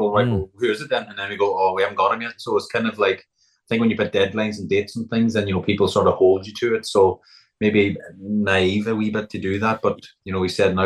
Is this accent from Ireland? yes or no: yes; Ulster, Ireland; I growing up in Donegal